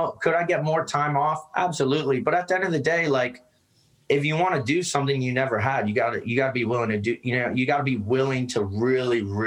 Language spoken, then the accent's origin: English; Virginia, United States; We were all born and raised in Northern Virginia, kind of just like my hometown.